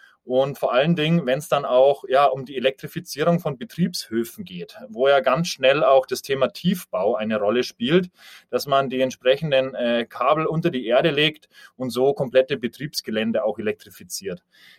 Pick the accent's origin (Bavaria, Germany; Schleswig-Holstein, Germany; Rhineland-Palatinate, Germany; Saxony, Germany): Bavaria, Germany; Ja, also örtlich herkommen tue ich aus dem Norden von München